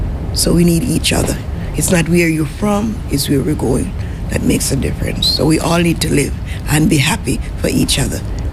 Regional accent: Jamaica; now in United States; I'm from Jamaica originally. … I passed the church in Cambridge, 190 Albert Street.

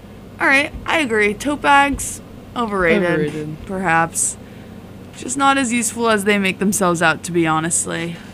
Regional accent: New York, United States; Well, I'm a New Yorker.

